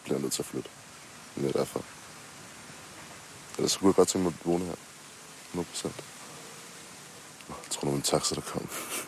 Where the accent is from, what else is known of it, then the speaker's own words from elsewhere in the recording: Copenhagen, Capital Region of Denmark, Denmark; Jeg er fra København normalt. Kommer ud fra landet af.